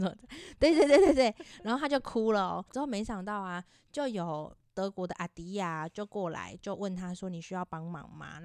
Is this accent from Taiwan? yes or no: yes; Taiwan; 应该是说我们台湾人对外国人真的是蛮友善的